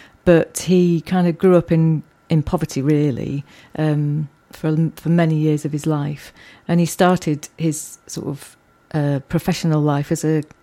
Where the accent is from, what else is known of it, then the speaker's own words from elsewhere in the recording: Sheffield, Yorkshire and the Humber, United Kingdom; also born or lived in Epping / Bradford; And then we moved here to Sheffield when I was about four or five.